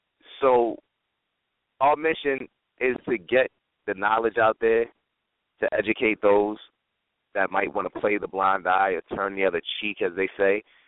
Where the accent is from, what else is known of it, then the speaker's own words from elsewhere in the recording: Peekskill, New York, United States; In Westchester, I grew up between Peekskill and Cortland Manor.